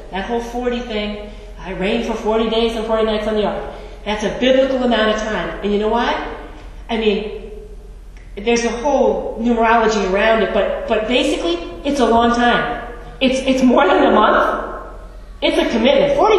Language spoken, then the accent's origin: English; Massachusetts, United States; I grew up outside of Boston, so everybody had that.